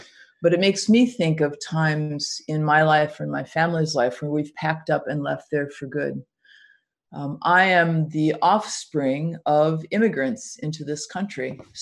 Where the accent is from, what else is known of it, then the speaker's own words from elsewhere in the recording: Chicago, Illinois, United States; moved away as an adult; I grew up in the Chicago area, and Chicago has good schools, but I decided to come to Boston because I'd never lived on the East Coast, and I fully intended to go back to Chicago, fully intended to go back to the Midwest.